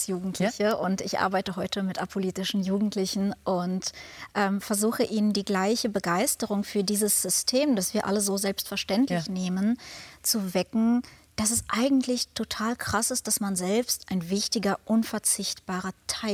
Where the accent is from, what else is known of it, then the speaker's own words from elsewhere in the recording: Germany; Ich bin aufgewachsen in Deutschland. Ich bin ja hier zur Schule gegangen.